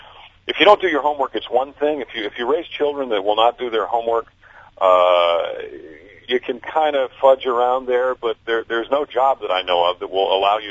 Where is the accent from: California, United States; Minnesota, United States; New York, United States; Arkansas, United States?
New York, United States; Mount Kisco; I was always a music fan, and I grew up in Mount Kisco, New York, just not too far south of you, and not nearly as south as people think.